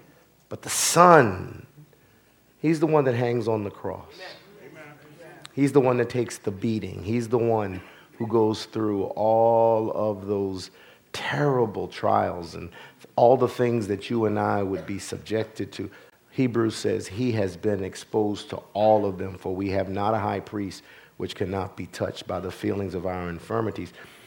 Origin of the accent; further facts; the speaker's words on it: Philadelphia, Pennsylvania, United States; What good comes out of 33rd and Berks?